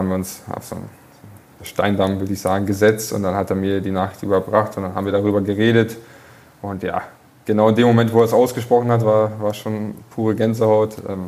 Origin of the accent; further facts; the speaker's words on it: Rheine, North Rhine-Westphalia, Germany; Rheine ist ja mein Heimatort